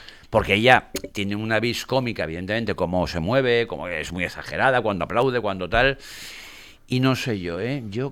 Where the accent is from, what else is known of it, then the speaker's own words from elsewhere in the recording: Valencian Community, Spain; accent: Valencian; Nosotros tenemos acento valenciano